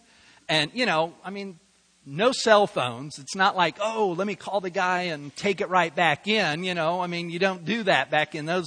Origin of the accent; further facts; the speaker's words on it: Salt Lake City, Utah, United States; about 2.5 miles away from where I grew up there in Salt Lake City